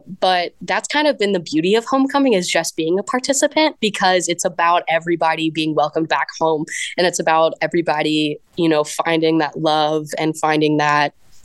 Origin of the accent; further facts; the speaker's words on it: Mobile, Alabama, United States; major with a minor in philosophy and political science on the pre-law track, and I'm from Mobile, Alabama.